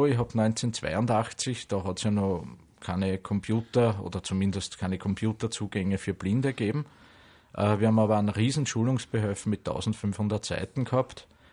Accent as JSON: {"language": "German", "town": "Pinggau", "region": "Styria", "country": "Austria", "tie": "born or raised there", "said": "Ich bin zum Beispiel mal von meinem Heimatort Pingau in der Oststeiermark nach Wien gefahren"}